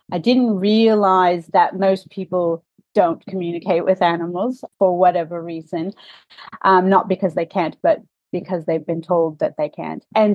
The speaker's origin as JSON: {"language": "English", "region": "Washington", "country": "United States", "tie": "born or raised there", "said": "Washington State University. It had its vet school there, which is in my home state."}